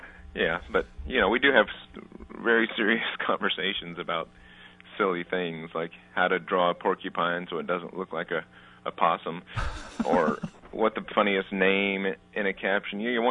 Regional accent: Texas, United States; I mean, I grew up in Texas in a rural part, and not that we were bumpkins, but we didn't subscribe to The New Yorker

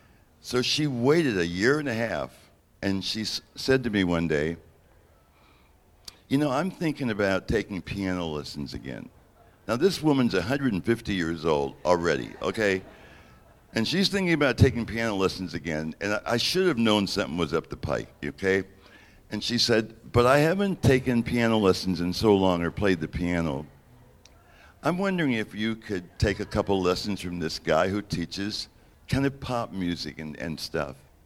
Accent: Houston, Texas, United States; born there; also born or lived in Los Angeles; now in Seattle, United States; I was born in Houston, and we lived there in L.A. and then moved to Seattle.

